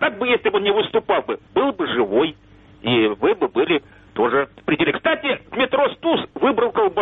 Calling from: Kyiv, Ukraine; Добрый вечер

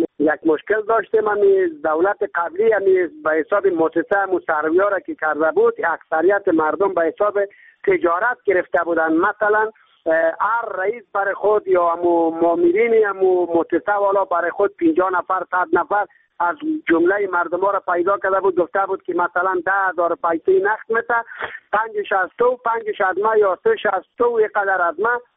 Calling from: Ghazni, Afghanistan; از زولسالی غزنی ولایت اردو با تماس شدم.

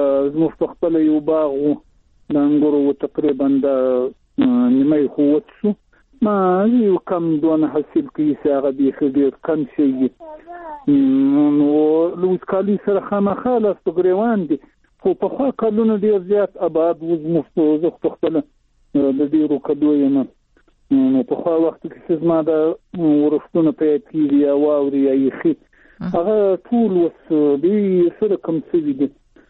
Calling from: Shahjoy, Zabul, Afghanistan; د زابل ولایت شاجیل ولسوالي

